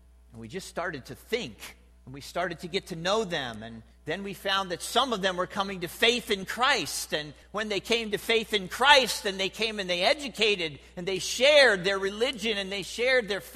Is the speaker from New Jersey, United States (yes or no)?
yes; New Jersey, United States; now in Ohio, United States; Now, I'm from New Jersey. Anybody know where New Jersey is?